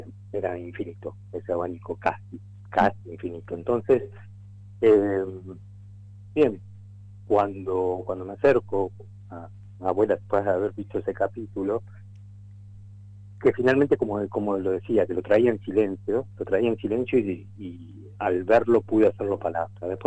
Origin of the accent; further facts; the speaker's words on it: Campo de Mayo, Buenos Aires Province, Argentina; born there; Yo nací en el año 1980 en el Centro Clandestino de Detención, Tortura y Exterminio, que funciona en Campo de Mayo.